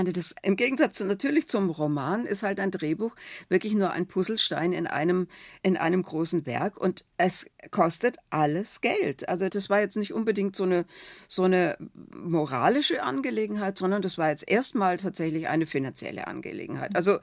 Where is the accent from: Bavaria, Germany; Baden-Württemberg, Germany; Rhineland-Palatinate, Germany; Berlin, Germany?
Baden-Württemberg, Germany; da bin ich Schwäbin